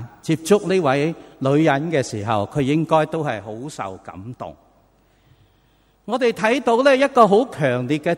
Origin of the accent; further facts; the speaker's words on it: Guangdong, China; accent: Cantonese; 他亦都好唔睇得好唔锯啊，用我哋广东话。